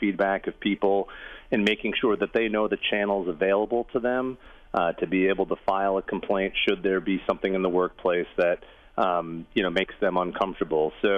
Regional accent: Wisconsin, United States; We make things in Wisconsin. I'm from Northeast Wisconsin

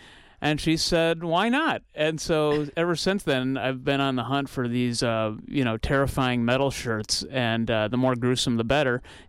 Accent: Stoughton, United States; I just remember the parade from growing up in Stoughton, and I hadn't been back in years

